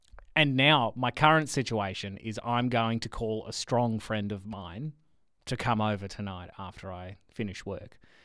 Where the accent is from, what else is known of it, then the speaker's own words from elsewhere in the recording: Victoria, Australia; Look, I grew up on the Ninch and we never called it the Ninch.